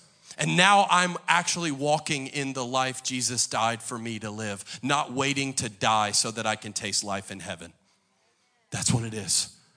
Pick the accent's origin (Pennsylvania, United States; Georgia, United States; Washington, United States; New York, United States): Pennsylvania, United States; Philadelphia; I'm Italian from Philadelphia. I grew up watching Rocky Balboa.